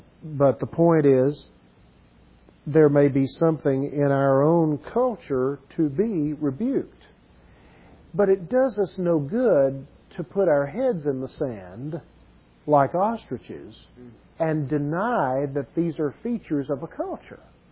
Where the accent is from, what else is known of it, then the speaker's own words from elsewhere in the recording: Texas, United States; There may be attitudes and a demeanor that I have as a Texan, which, you know, I'm kind of proud